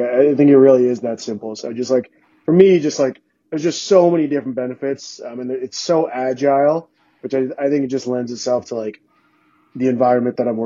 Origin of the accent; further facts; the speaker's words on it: South Dakota, United States; I grew up in South Dakota where it snows 9 months a year.